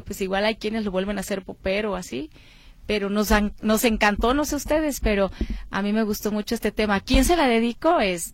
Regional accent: Guadalajara, Jalisco, Mexico; now in Tlaquepaque, Mexico; yo soy de aquí de Merito, Guadalajara, Jalisco, aunque vivo en Tlaquepaque. Ya ves, todo está pegado aquí, sí, pero soy originaria de aquí de Guadalajara

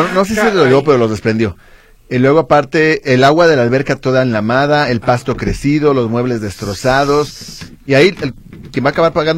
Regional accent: Guadalajara, Jalisco, Mexico; Pues o sea, soy de Guadalajara, yo digo, cuídese.

